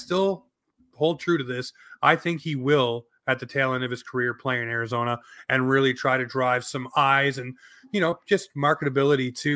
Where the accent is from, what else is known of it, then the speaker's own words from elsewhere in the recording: Canada; And as a Canadian hockey fan, like I just said a moment ago, I don't want to see any fan base lose their team.